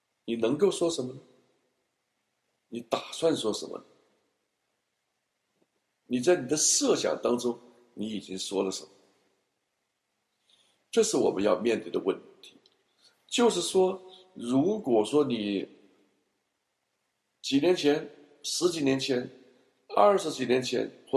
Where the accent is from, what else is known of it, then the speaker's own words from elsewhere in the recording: China; 我说我从小到大，我在中国大陆成长